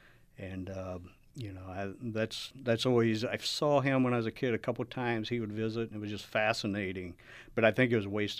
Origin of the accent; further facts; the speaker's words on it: Tell City, Indiana, United States; I was a marksman, yeah, good old Tell City. And graduated in 83 from there.